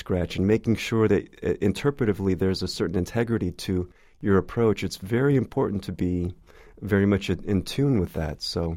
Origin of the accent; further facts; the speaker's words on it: California, United States; I grew up in the Bay Area.